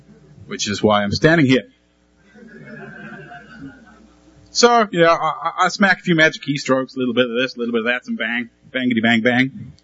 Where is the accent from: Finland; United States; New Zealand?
New Zealand; I'm from New Zealand, which is why I sound a little fucked up.